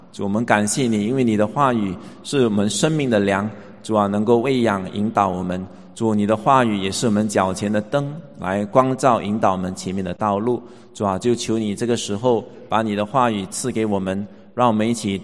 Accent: Singapore; also born or lived in abroad; 那么2010年就到国外去进修念神学。那么2013年回到新加坡，就在我成长

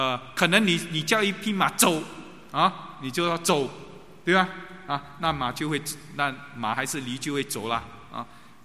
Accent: Singapore; 我们新加坡人就叫做巴沙巴沙

